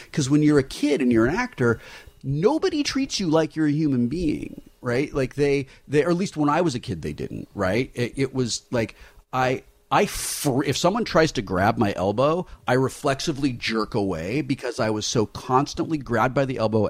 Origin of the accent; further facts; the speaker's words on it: California, United States; Like, you know, we're from Southern California.